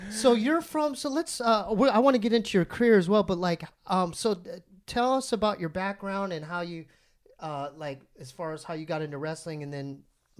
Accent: Poway, California, United States; I mean, it was almost like I didn't have a choice because I'm from Poway.

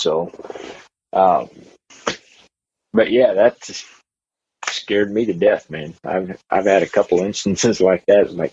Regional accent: Peru, Indiana, United States; I was running out of Peru, Indiana, which is actually my hometown

